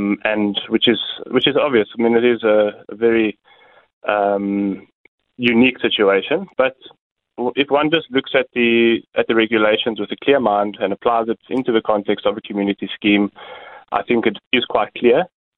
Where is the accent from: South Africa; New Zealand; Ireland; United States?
South Africa; I think it really makes me feel proud as a South African when comparing it to how other countries are approaching it.